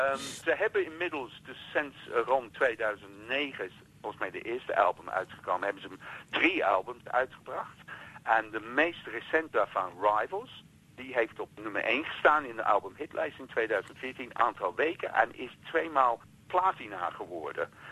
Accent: London, United Kingdom; Maar ja, ik kom uit de buurt van Kensington in Londen.

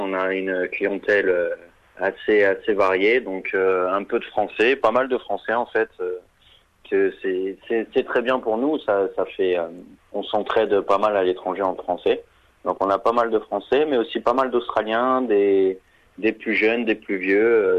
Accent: Nice, Provence-Alpes-Côte d'Azur, France; comme on est de Nice, c'est vrai que ça on a beaucoup de plats italiens

